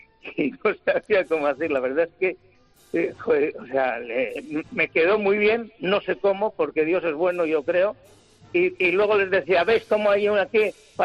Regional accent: Bilbao, Basque Country, Spain; pues soy un tío de Bilbao con la metralleta tirando tiros a la noche

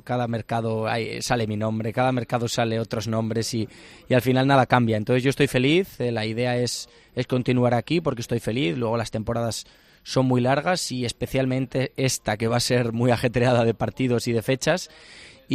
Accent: Spain; como español.

